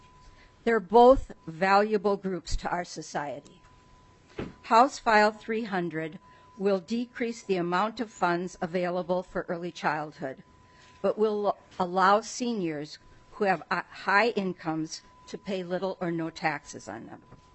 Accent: Fergus Falls, Minnesota, United States; I am from Fergus Falls.

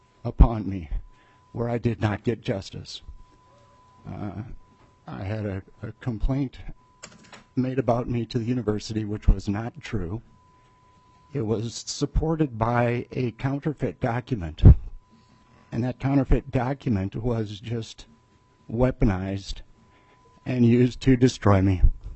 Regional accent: Minnesota, United States; I'm a Minnesotan with a disability.

